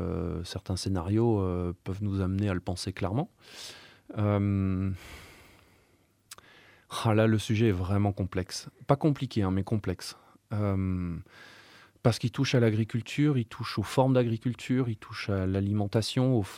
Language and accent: French; North, France; Moi, je viens du nord de la France.